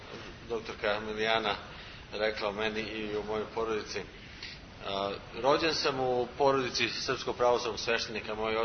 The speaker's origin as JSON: {"language": "Serbian", "country": "Serbia", "tie": "born there", "said": "Ja sam rođen u Srbiji."}